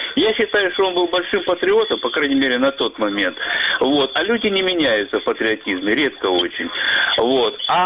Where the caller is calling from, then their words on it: Donetsk Oblast, Ukraine; Донецкая область.